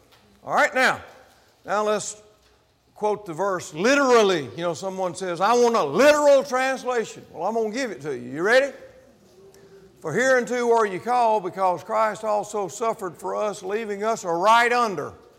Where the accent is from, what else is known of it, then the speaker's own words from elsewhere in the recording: Mississippi, United States; And I'm saying, well, fine, I'm from Mississippi.